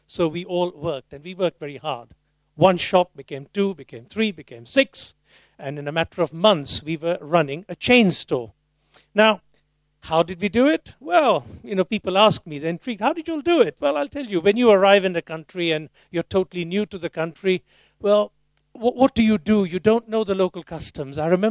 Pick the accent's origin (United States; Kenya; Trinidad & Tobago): Kenya; born there; my own family jumped on a ship, literally, and landed in Africa. And it was in East Africa. I was born in Kenya.